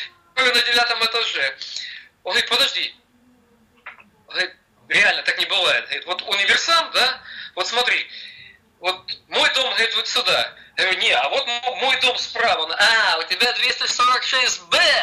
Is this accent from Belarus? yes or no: no; Kharkiv, Kharkiv Oblast, Ukraine; на новых домах провел, детство, вернее, не молодость, а детство